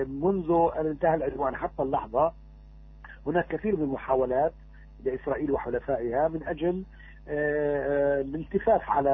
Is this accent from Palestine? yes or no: yes; Palestine; أنه نحن كفلسطينيين أقصد لم نتراجع ولم نهزم